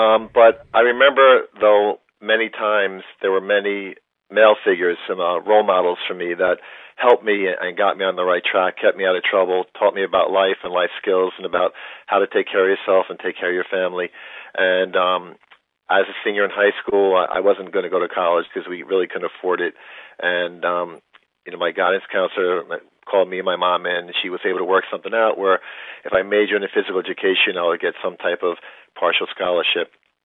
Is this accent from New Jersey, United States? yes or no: yes; Fort Lee, New Jersey, United States; Well, growing up as a child, I grew up in Fort Lee, New Jersey, and I lived right over the George Washington Bridge, minutes away from New York City.